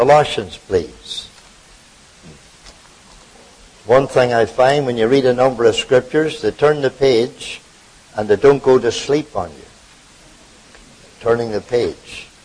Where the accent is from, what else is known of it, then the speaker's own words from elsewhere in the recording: Ireland; now in Canada; The Irishman says 8. But I'm a Canadian now. I say 8.